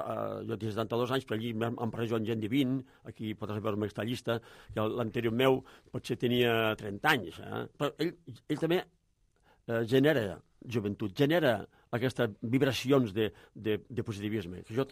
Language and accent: Catalan; Balaguer, Catalonia, Spain; jo soc de Balaguer